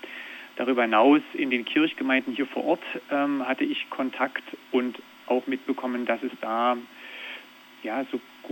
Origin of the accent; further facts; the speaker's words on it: Forst, Brandenburg, Germany; born there; also born or lived in Wernigerode; now in Baden-Württemberg, Germany; Geboren bin ich in Cottbus, in Forst, in der Lausitz, in der Nähe der polnischen Grenze und bin 84 nach Wernigerode umgezogen. Genau, und nach der Schule, Ausbildung dann mit meiner Frau nach Baden-Württemberg ausgewandert.